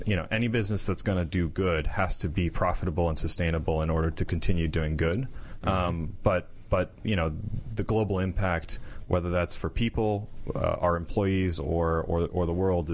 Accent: Florida, United States; growing up in Florida, it was not a big city. You know, I can still remember riding my bike to school, listening to the ocean waves crashing on the way there.

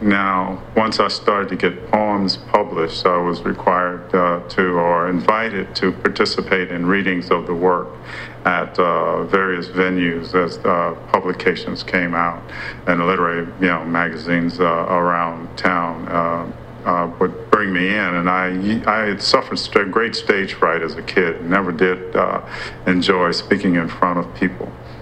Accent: Los Angeles, California, United States; Prior to that, I grew up in South Central. What was South Central? I guess has been rebranded as South Los Angeles now.

